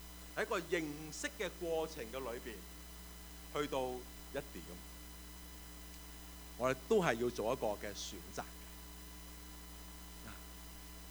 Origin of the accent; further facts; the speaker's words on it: China; 所以我哋唔係猶太人啦，我哋係中國人啦。